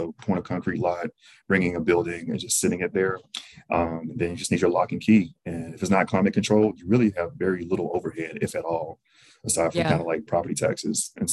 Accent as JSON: {"language": "English", "region": "Mississippi", "country": "United States", "said": "And I'm from Mississippi, so it's a very rural state."}